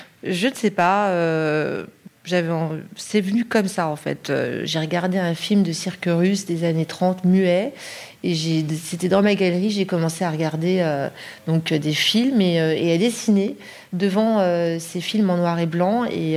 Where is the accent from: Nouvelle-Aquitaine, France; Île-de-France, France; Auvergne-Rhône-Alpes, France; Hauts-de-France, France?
Île-de-France, France; Paris; born there; je suis née à Paris